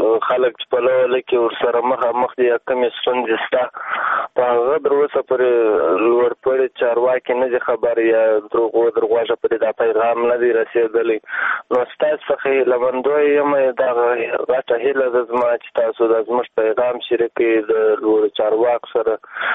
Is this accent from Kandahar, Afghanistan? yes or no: yes; Kandahar, Afghanistan; د کندهار ولایت نهي ناحیه